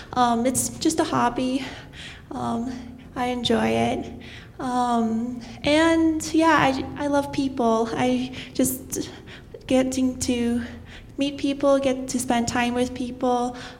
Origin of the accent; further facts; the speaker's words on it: Nigeria; moved away as an adult; I'm a missionary kid. I was born in Nigeria and lived there through high school graduation.